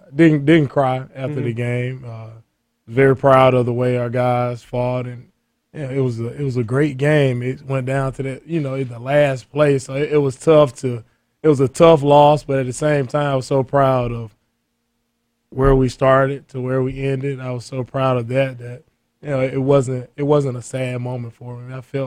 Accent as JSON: {"language": "English", "town": "Bessemer", "region": "Alabama", "country": "United States", "tie": "born or raised there", "said": "It's focused back in Alabama, my hometown, Bessemer, Alabama."}